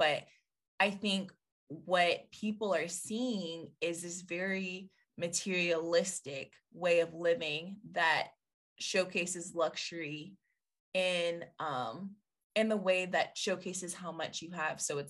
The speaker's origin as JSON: {"language": "English", "town": "Atlanta", "region": "Georgia", "country": "United States", "said": "Because, you know, I'm from Atlanta."}